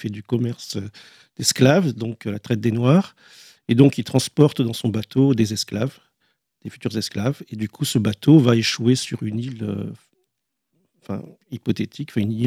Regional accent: Réunion, France; moi je viens de La Réunion, donc c'est quelque chose qui reste profondément ancré dans mon imaginaire.

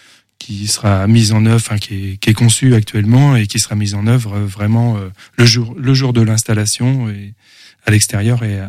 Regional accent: Pays de la Loire, France; born there; je suis angevin, enfin je suis né en Anjou, et donc je pratique le voyage à vélo dès que je peux.

